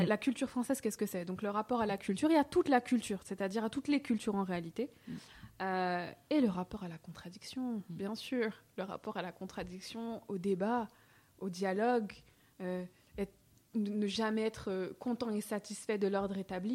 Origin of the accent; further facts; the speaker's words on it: France; Moi, je suis française.